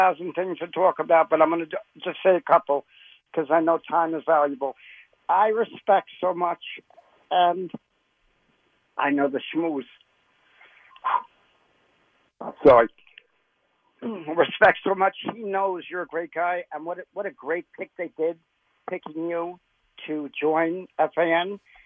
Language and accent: English; Manalapan, New Jersey, United States; I grew up in Manalapan with my twin.